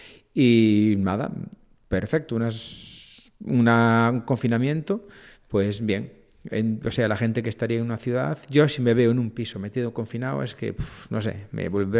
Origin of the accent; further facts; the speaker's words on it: Caneda, Galicia, Spain; born there; Yo nací en Caneda. Literalmente en Caneda, no en el hospital.